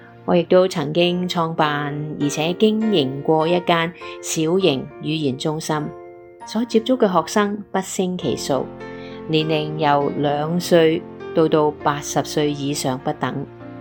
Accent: Hong Kong; 作为土生土长的香港人，我更加盼望能够为粤语歌曲出一分力

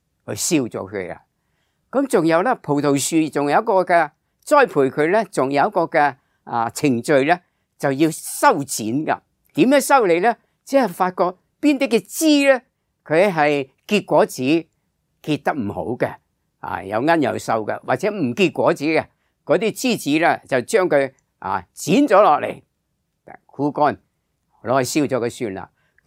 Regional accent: Guangdong, China; 我们广东人呢，就叫做葡提子。

